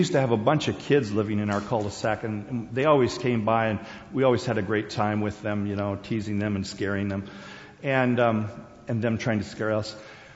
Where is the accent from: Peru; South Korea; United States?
South Korea; moved away; And so I was raised in Korea. Some of the first words that I spoke were Korean words.